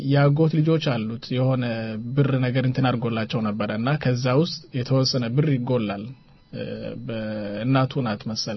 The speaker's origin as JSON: {"language": "Amharic", "town": "Degehabur", "region": "Somali Region", "country": "Ethiopia", "tie": "born or raised there", "said": "እኔ ትዝ ይለኛል ህፃን ልጅ ሆኜ ደጋሃቡር ነው የተወለድኩት።"}